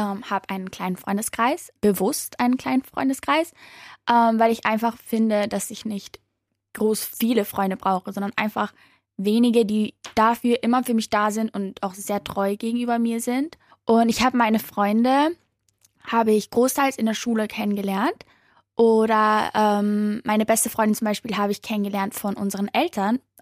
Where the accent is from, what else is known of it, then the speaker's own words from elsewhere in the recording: Kosovo; now in Graz, Austria; ich bin 16 Jahre alt, ich komme aus Graz und ursprünglich aus dem Kosovo.